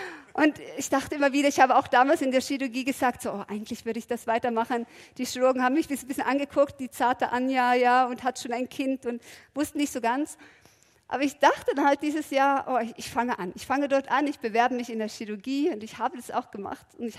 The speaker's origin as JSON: {"language": "German", "country": "Norway", "second_language": "German", "said": "ich komme aus Norwegen"}